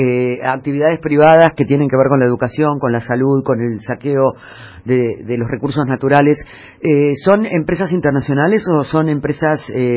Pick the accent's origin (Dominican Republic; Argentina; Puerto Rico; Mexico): Argentina; Como argentinos que somos